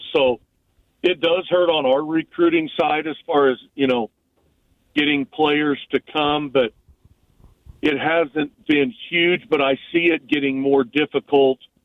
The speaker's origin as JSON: {"language": "English", "town": "Hutchinson", "region": "Kansas", "country": "United States", "tie": "born or raised there", "said": "And being that Hutch was my hometown, I said, I'll run that one for you."}